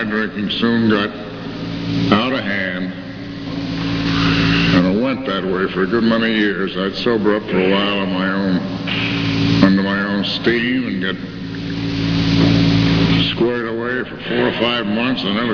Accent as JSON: {"language": "English", "town": "Albany", "region": "New York", "country": "United States", "tie": "born there", "lives_now": "Texas, United States", "said": "Of course, I am not a Texan by birth. I was born in Albany, New York. Went to school there. Started my drinking there."}